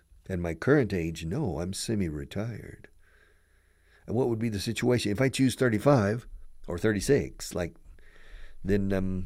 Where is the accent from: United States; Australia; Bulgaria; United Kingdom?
United States; Texas; I'm from Texas, and I don't have a Texas accent.